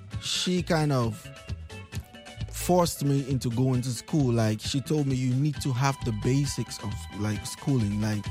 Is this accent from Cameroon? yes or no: yes; Bamenda, Northwest Region, Cameroon; also born or lived in Sa; So I was born in Sa. Went to Bamenda when I was 5. Uh-huh. So I wasn't, you know, I kind of understand Banso a little bit. So I went to Bamenda, grew up, but I'm from the Com native.